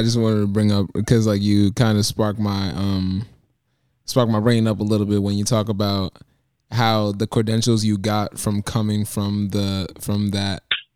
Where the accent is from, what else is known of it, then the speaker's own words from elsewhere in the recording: Senegal; I'm from Senegal specifically